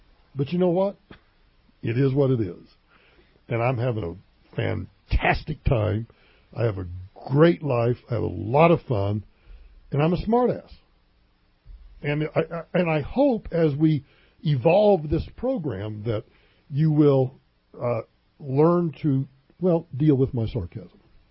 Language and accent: English; Oklahoma, United States; That's when my parents were involved in a gubernatorial race where I grew up in Oklahoma